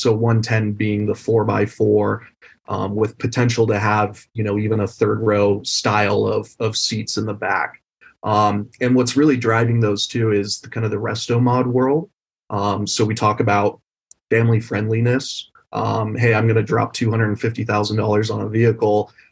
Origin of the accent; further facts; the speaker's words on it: Idaho, United States; accent: redneck; I'm from Idaho, so, you know, we got a little redneck accent with the Pajero.